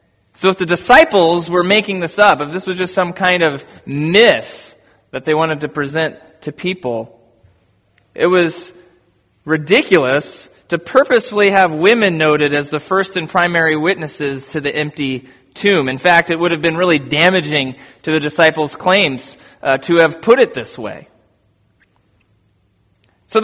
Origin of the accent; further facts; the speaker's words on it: Birmingham, Alabama, United States; born there; I was born in Birmingham, Alabama on May 9th, 1981.